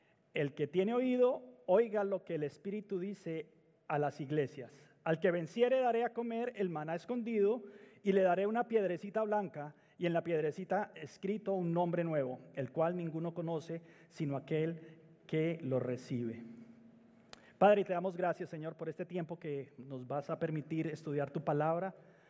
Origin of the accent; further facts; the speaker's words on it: Colombia; Corría el año 88 en Colombia, yo soy colombiano